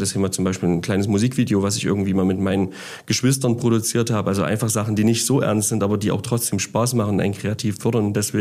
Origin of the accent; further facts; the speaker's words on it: Annaberg-Buchholz, Saxony, Germany; aber ich lebe jetzt schon seit Tag 1 im Erzgebirge. Ich bin schon immer gebürtiger Annaberger.